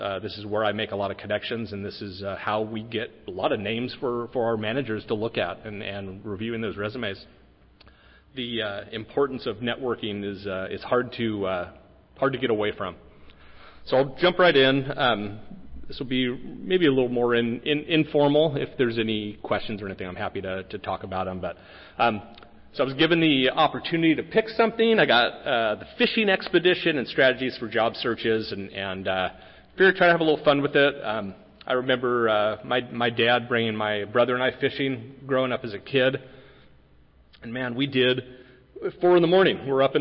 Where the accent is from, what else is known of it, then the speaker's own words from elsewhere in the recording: California, United States; I grew up in California, literally looked at Driscoll's as a company from my parents' home.